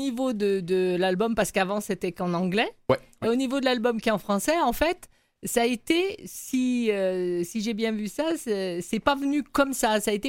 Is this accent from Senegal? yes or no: no; France; en tant que Française